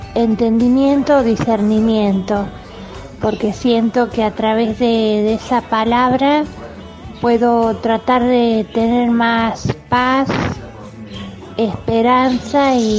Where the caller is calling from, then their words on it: Tucumán, Argentina; de Tucumán.